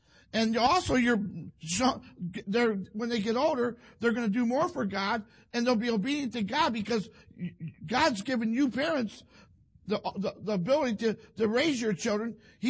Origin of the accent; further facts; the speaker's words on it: Toledo, Ohio, United States; I grew up in Toledo, Ohio. I always liked to win.